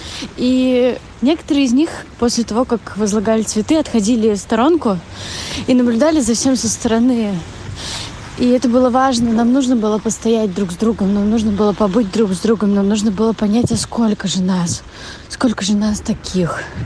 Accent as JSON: {"language": "Russian", "region": "Moscow", "country": "Russia", "said": "я из Москвы."}